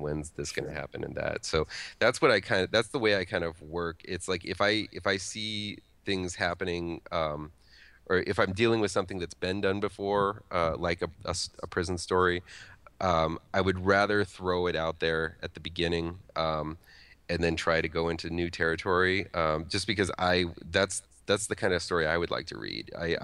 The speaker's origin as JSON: {"language": "English", "town": "Lima", "region": "Ohio", "country": "United States", "tie": "born or raised there", "said": "There's also, it's set in my hometown of Lima, Ohio, which was just a little kind of like callback to there."}